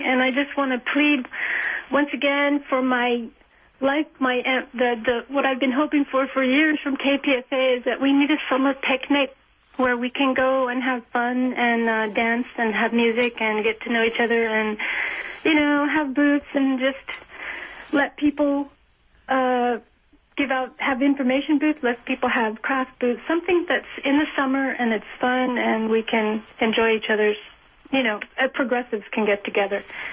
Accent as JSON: {"language": "English", "town": "Santa Clara", "region": "California", "country": "United States", "said": "I'm from Santa Clara, down here in the sleepy South Bay where nothing ever happens."}